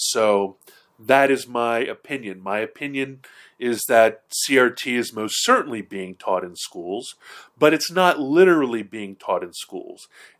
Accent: Hawaii, United States; And I grew up in Hawaii, but I was still white in Hawaii

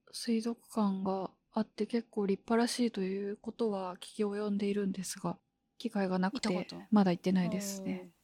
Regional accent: Osaka, Japan; 私の実家の大阪にある

